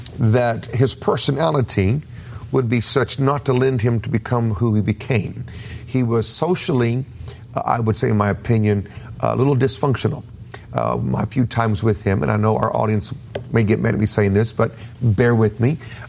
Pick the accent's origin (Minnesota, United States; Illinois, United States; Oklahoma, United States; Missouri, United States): Oklahoma, United States; Tulsa; I grew up in Tulsa, so I'm a Haganite.